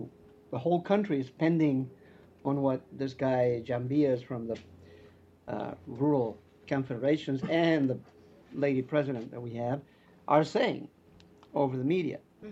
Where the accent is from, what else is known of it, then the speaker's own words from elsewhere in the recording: Argentina; I'm from Argentina, where right now we're having a protest because the government raised the export tax on soybean.